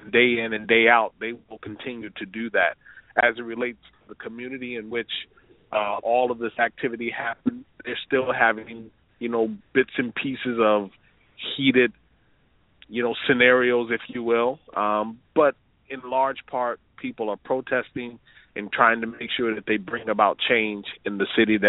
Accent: Ohio, United States; also born or lived in Broward County, United States; I was born in South Florida down in Broward County. I moved to Toledo, Ohio, because that's where my father was from. We moved to Columbus, Ohio.

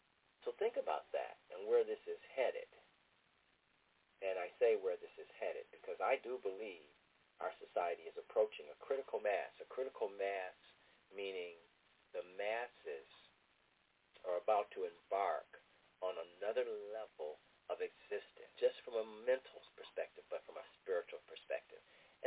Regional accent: Ohio, United States; born or raised there

